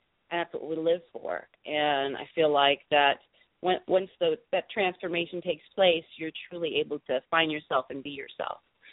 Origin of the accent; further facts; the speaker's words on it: Germany; also born or lived in Texas; I am originally from Germany. … when I lived in Texas.